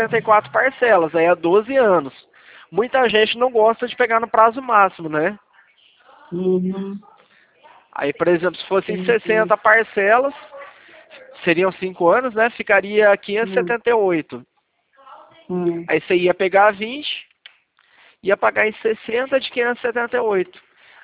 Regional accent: Leme, São Paulo, Brazil; Eu sou aqui da cidade de Leme.

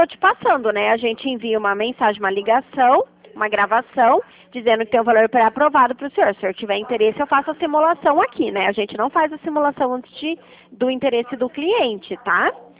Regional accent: Curitiba, Paraná, Brazil; eu sou aqui de Curitiba

